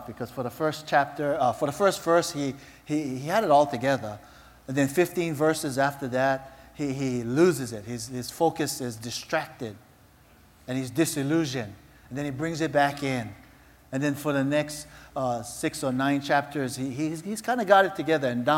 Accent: Honolulu, Hawaii, United States; When I was a kid growing up in Palolo Valley, I loved sports, and my dad would always help me out.

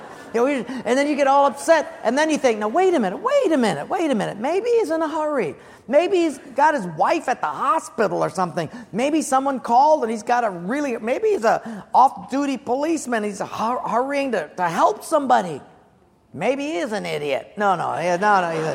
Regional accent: Honolulu, Hawaii, United States; I'm from Palolo Valley where you just, you know, spit a mango seed out and it grows.

